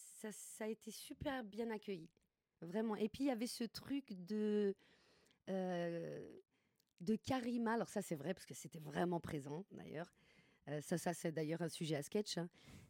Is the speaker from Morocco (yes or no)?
no; Angoulême, Nouvelle-Aquitaine, France; Moi, je suis charentaise berbère, je suis née à Angoulême